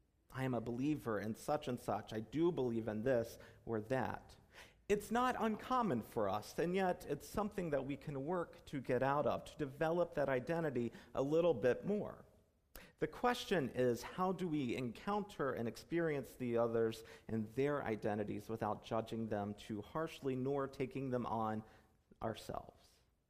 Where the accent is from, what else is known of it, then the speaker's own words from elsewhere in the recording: North Carolina, United States; I grew up in North Carolina, and each summer we would go to a theme park called Carowinds.